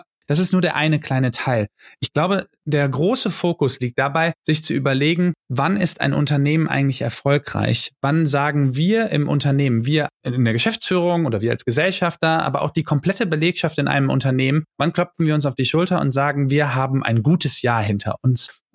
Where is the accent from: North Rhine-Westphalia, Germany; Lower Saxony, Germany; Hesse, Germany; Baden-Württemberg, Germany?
North Rhine-Westphalia, Germany; Cologne; ich komme jetzt aus Köln, das heißt nicht so weit weg, dass hier das Rheinische Revier ist.